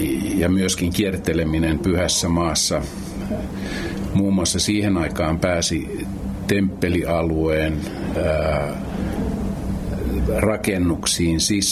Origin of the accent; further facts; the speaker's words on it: Helsinki, Uusimaa, Finland; olen kotoisin Helsingistä. 66 vuotta sitten Punavuoressa ensimmäinen asunto, jonneka pienenä saavuin niin, tai synnyin, niin sieltä kotoisin ja voi sanoa, että Helsingissä eri puolella 60 vuotta viettäneenä, niin se riitti Helsinkiä ja nyt sitten tällä hetkellä asun Varsinais-Suomessa